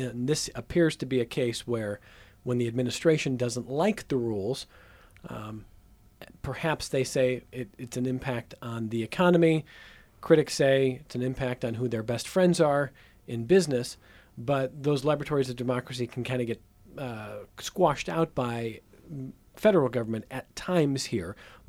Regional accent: Cleveland, Ohio, United States; Cleveland's my hometown.

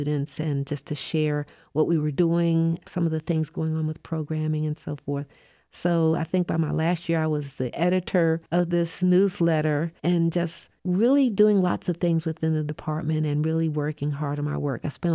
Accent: Washington, District of Columbia, United States; I guess I never expected that I'd find this value in my hometown. I took a lot for granted growing up there, even though we had the National Gallery, we had all the Smithsonian's

